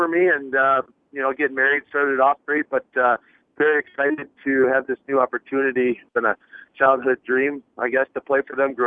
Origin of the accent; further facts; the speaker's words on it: Michigan, United States; No, this is the closest NHL team to my house there where I grew up in Michigan